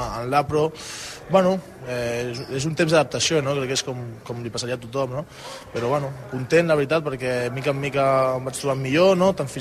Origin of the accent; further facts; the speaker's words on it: Badalona, Catalonia, Spain; Al final tampoc canvia molt per mi, al final soc de Badalona, així que m'he desplaçat poquet.